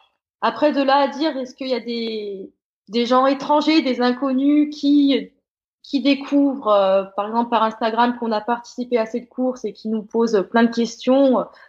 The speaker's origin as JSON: {"language": "French", "region": "Auvergne-Rhône-Alpes", "country": "France", "said": "je viens de la Loire, je m'entraîne sur le terrain ligérien et j'ai réussi"}